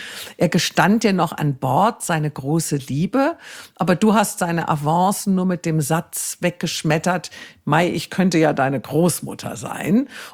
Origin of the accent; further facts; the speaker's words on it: Wiesbaden, Hesse, Germany; in der Bank in Wiesbaden, wo ich aufgewachsen bin.